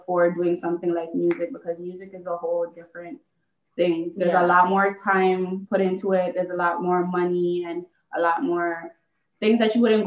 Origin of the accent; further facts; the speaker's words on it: Toronto, Ontario, Canada; And we are from the West End of Toronto, you know, just trying to make a way, pretty much.